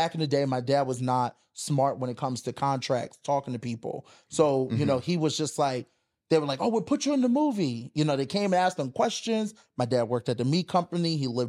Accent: Philadelphia, Pennsylvania, United States; So, you know, I grew up in North Philadelphia. I'm 11.

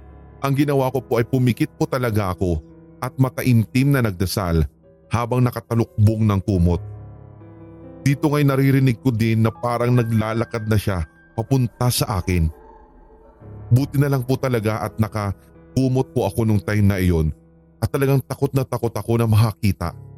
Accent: Manila, Metro Manila, Philippines; Tulad nga po ng sinabi ko sa inyo kanina, tiga Manila po ako, and this time, sa Alabang pa ako nag-work.

